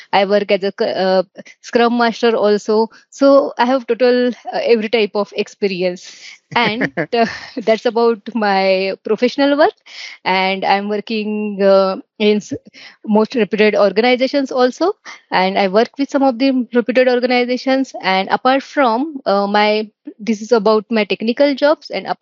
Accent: Pune, Maharashtra, India; I'm from Pune, India. So, I have done my BSc in Computer Science from the Mumbai University. Then I moved to Pune to pursue my CDEC as a post-graduation.

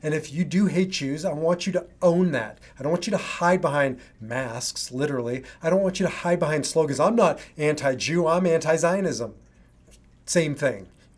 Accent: Omaha, Nebraska, United States; I grew up in Omaha, Nebraska, and most of my friends were evangelical Christians.

